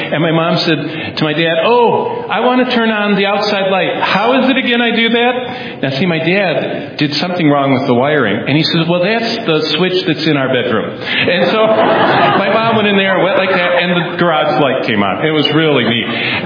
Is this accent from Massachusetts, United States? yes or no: no; Lansing, Michigan, United States; born or raised there